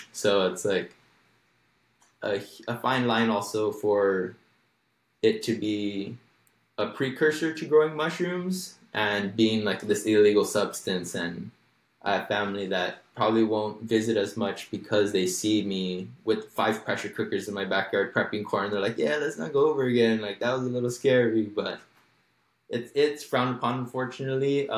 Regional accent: California, United States; born there; I was born here in the Coachella Valley on Native American land. So I have a lot of Mesoamerican or Native American influence on my life.

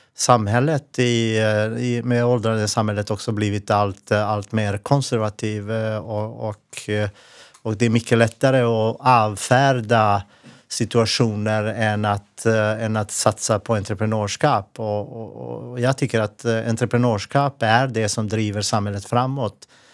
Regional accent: Montenegro; Swedish is a second language; now in Sweden; Jag är född och uppväxt i Montenegro och kom till flykting tillsammans med min familj 1993 till Sverige som gav mig ett fristad.

